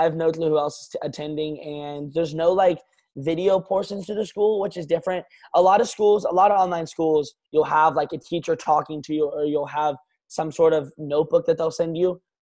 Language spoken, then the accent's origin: English; Kentucky, United States; now in Los Angeles, United States; And I don't know if I referenced that already, but I am from Kentucky originally, moved out to LA in October last year.